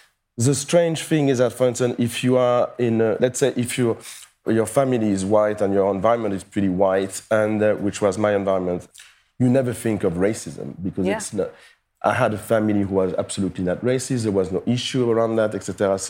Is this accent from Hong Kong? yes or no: no; Paris, Île-de-France, France; I was born and raised in Paris.